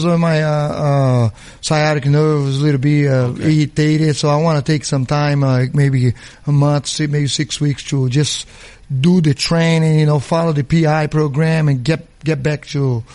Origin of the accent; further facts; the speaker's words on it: Governador Valadares, Minas Gerais, Brazil; English is a second language; if you from my hometown, Governador Valadares, it's almost impossible you're going to get a visa.